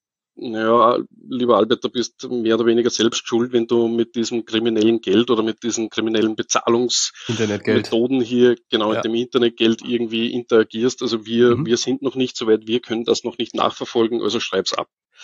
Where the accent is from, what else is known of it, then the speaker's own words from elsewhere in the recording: Austria; Also ja, ich bin Österreicher, wie man unschwer erkennt. … ich bin 40